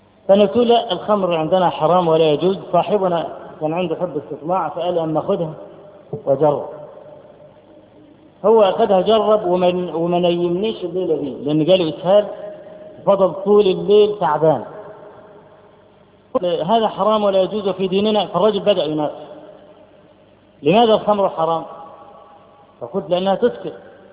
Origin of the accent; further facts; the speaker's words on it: Egypt; أنا من مصر